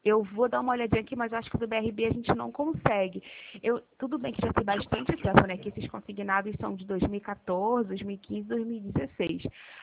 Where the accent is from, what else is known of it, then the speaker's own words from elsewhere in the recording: Santa Cruz, Brazil; eu sou de Santa Cruz